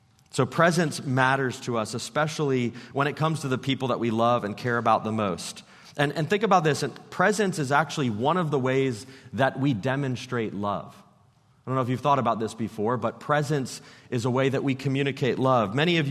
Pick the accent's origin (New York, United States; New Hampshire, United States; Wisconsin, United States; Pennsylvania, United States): Pennsylvania, United States; I'm from Pennsylvania, went to school in North Carolina, about 8 hours away from home